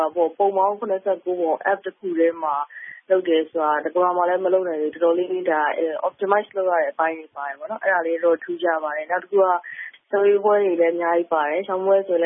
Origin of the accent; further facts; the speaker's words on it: Yangon, Yangon Region, Myanmar; ကျွန်တော်ဆိုရန်ကုန်မှာပဲမွေးရန်ကုန်မှာပဲကြီး